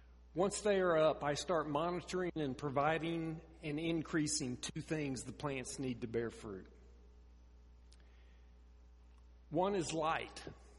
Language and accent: English; Oklahoma, United States; In your mind's eye, come go with me back to my home state of Oklahoma.